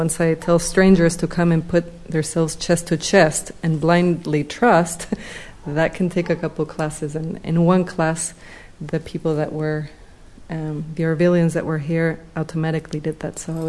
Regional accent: Argentina; moved away; Well, I danced a little bit growing up in Argentina.

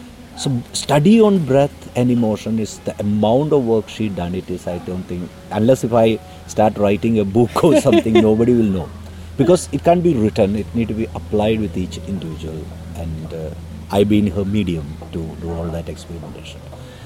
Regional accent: Kerala, India; And I come from Kerala, where it's like our upbringing is a rational, reasonable, left-wing, argumentative.

